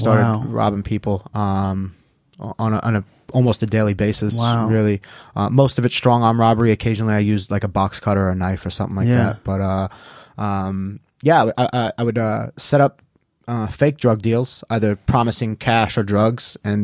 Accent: Long Island, New York, United States; I grew up on Long Island, New York. you know, my adolescent teenage years were the 90s in New York.

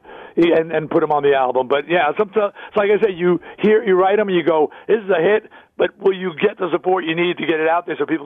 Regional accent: New York, United States; he's riding a subway in New York, and I'm from New York

